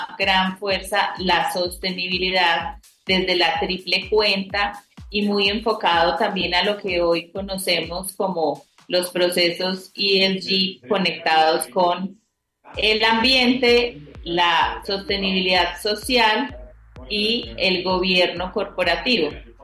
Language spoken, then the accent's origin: Spanish; Manizales, Caldas, Colombia; now in Pereira, Colombia; yo soy de Marizales, otra ciudad en la zona cafetera. Vivo en Pereira hace 9 años